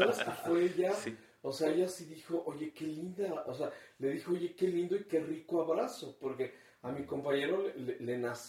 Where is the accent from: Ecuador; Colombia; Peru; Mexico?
Mexico; soy orgullosamente mexicano y soy orgullosamente homosexual